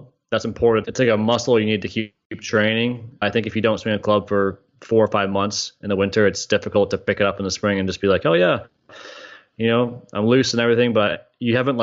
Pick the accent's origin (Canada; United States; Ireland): Canada; So at the time, like, I'm growing up in Canada as a teenager, or let's say I'm 12, 13, 14.